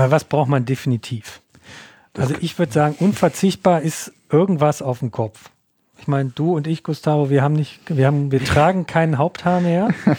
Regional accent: North Rhine-Westphalia, Germany; aus meiner Heimat im Ruhrgebiet

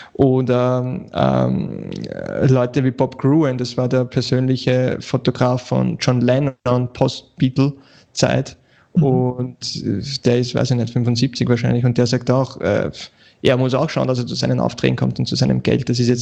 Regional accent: Vienna, Austria; wenn du irgendwen anschreibst und sagst, ja, ich bin aus Wien. Die Amis wissen wahrscheinlich nicht einmal, wo das ist

